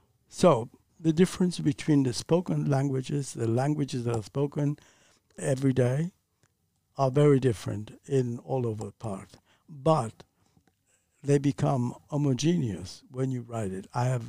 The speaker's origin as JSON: {"language": "English", "town": "Francavilla di Sicilia", "region": "Sicily", "country": "Italy", "tie": "born or raised there", "second_language": "English", "said": "The word for lizard in my hometown, which is Francavilla di Sicilia, is nucetta."}